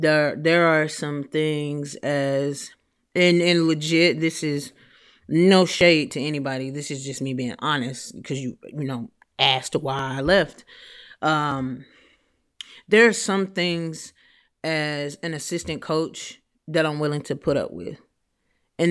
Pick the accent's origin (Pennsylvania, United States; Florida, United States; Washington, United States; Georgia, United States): Georgia, United States; Atlanta; I think I'm going to go home because I'm from Atlanta.